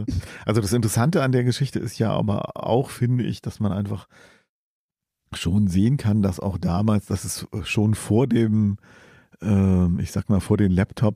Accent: Germany; accent: German; Ich kann nicht beurteilen, wie deutsch mein Akzent wirklich klingt, wenn ich Englisch spreche.

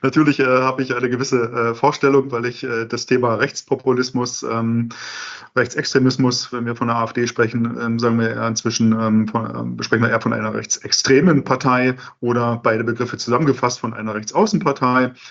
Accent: Germany; born there; Ich bin 78er Jahrgang, Ende 78 geboren in der DDR.

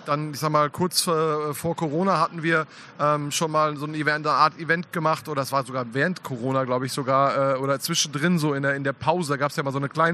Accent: Münster, North Rhine-Westphalia, Germany; ich komme aus Münster

